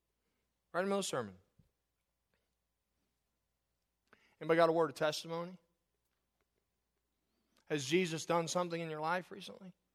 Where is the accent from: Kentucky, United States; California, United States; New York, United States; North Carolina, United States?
Kentucky, United States; born there; I was born in the South, Kentucky.